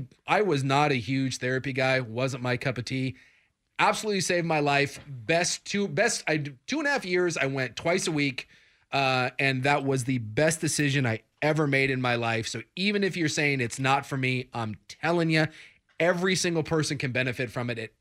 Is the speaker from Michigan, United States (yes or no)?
no; Alaska, United States; And I'm from Alaska, for heaven's sakes.